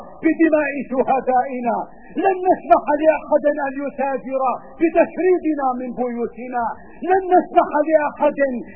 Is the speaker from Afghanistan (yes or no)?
no; Syria; ما أحوجنا في هذه الظروف الصعبة القاسية التي يمر بها وطننا الحبيب إلى أن نتراحم كسوريين